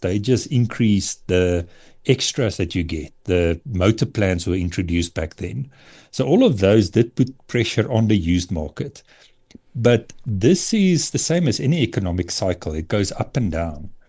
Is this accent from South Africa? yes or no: yes; South Africa; So I do think as a South African youth that there's ways that they are able to solve for that us as older gents and ladies didn't solve for in the past.